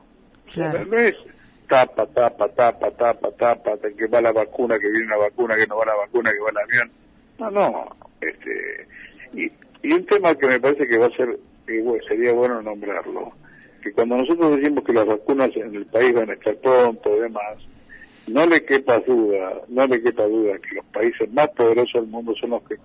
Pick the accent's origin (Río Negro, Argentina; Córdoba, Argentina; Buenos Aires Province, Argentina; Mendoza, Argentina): Buenos Aires Province, Argentina; Tandil; mi parte de mi infancia fue en Tandil, conozco muy bien esa zona